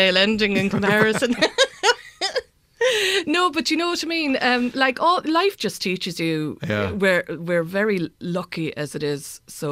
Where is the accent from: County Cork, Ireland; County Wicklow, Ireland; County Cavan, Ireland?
County Cork, Ireland; I'm from Arhla, which is between Cork City and Macroom.